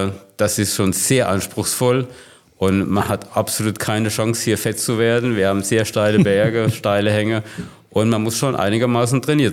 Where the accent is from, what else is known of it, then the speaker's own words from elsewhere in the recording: Eppenbrunn, Rhineland-Palatinate, Germany; also born or lived in Speyer; now in Lemberg, Germany; Ich bin 64 Jahre alt, wohne in Lemberg, bin verheiratet, habe 4 tolle Kinder. Geboren bin ich in Speyer am Rhein, aufgewachsen im Forsthaus in Eppenbrunn, direkt am Waldrand.